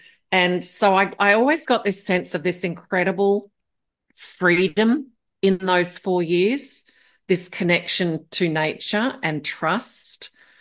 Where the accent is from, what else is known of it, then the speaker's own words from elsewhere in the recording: Papua New Guinea; also born or lived in Melbourne, Australia; I was born in Melbourne, and then at 6 months of age, my father was in newspapers. So he was asked to go over and sort of head up, the Papua New Guinea newspaper. So they packed up.